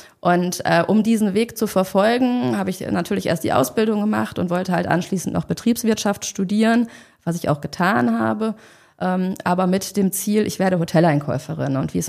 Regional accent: North Rhine-Westphalia, Germany; Ich bin ein Kind des Ruhrgebiets

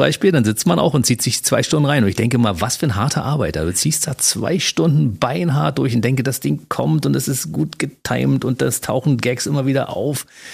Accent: Berlin, Germany; ich bin Berliner

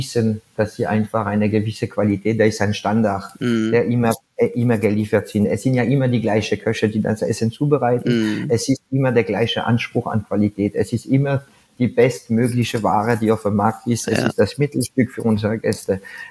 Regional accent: France; ich bin Franzose, ich esse wirklich alles

